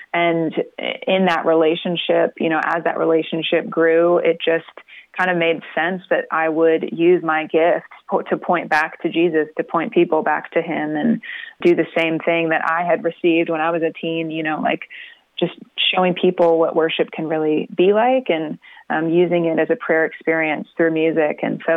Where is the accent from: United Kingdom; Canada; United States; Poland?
United States; Florida; now in Nashville, United States; No, we moved here about 5 years ago now. We grew up in Florida. Both my husband and I met in church back in the day and when we were teens and, moved our way up to Nashville, Tennessee just a few years ago.